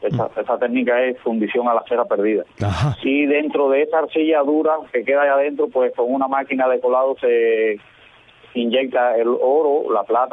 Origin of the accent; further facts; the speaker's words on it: Arroyo Blanco, Sancti Spíritus, Cuba; nací en un pueblecito de aquí de Jatibonico, Arroyo Blanco, es del tamaño de un pañuelo, por decir, pero es el lienzo más hermoso que recuerdo en mi corazón. Ahí nací, me crié, tengo 41 años